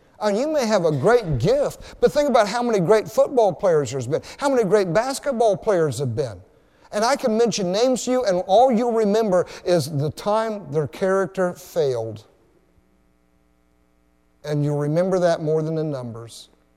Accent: Ohio, United States; I mean, when I grew up in Oklahoma, or no, it was Ohio, we had a basement.

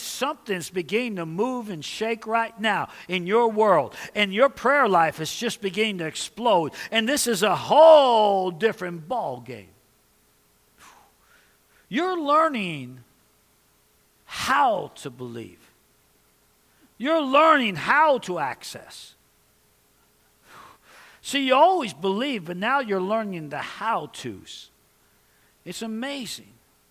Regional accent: New York, United States; Even though I grew up in New York and I should have been a Mickey Mantle fan.

